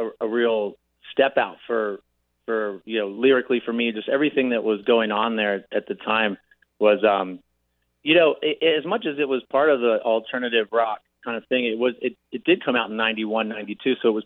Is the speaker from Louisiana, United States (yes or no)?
no; Richfield, Connecticut, United States; He popped into my hometown, Richfield, Connecticut, two nights ago and played at the Richfield Playhouse, a great venue there.